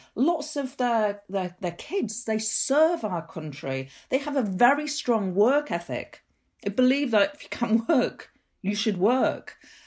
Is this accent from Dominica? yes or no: no; Bradford, Yorkshire and the Humber, United Kingdom; moved away as an adult; also born or lived in London; now in Ashfield, United Kingdom; So I grew up in Bradford. I go to university. I move to London. I end up in the media.